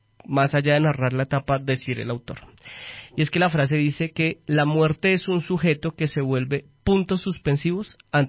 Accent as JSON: {"language": "Spanish", "country": "Colombia", "said": "para los que somos colombianos y consumimos radio y televisión en algún momento de la vida"}